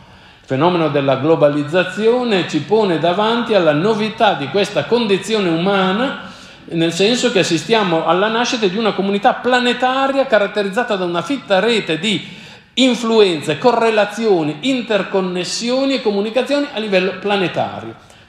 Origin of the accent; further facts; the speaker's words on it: Ethiopia; Se qualcuno mi chiede di che etnia sono, io dico: io sono etiope